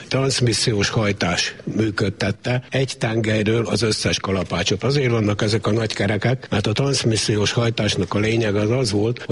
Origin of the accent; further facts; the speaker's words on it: Szentgotthárd, Vas, Hungary; Hát én Tőzsgyökeres Szent Gotthárdi vagyok, itt is születtem, és azóta is itt élek.